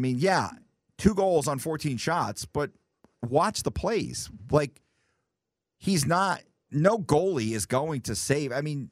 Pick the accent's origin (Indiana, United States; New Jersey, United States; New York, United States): New Jersey, United States; Next in action Thursday in my home state of New Jersey against the New Jersey Devils, a team I grew up rooting for.